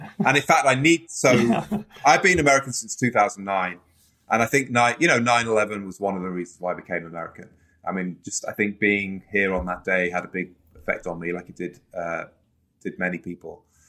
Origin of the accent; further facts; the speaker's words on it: United Kingdom; accent: British; I've pretty much kept my British accent.